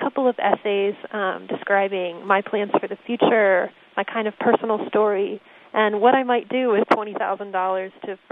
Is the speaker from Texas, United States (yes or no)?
no; Ellicott City, Maryland, United States; I grew up in Ellicott City, Maryland, which is about 20 minutes west of Baltimore.